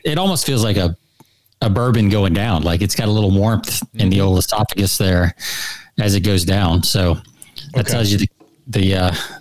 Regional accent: Georgia, United States; growing up in Georgia. It's not like we grew up in New York City, right, where maybe that was a little bit more common.

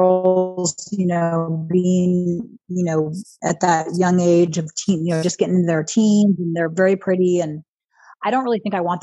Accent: California, United States; I think I'm one of the few people that was born and raised and grew up right here in Orange County.

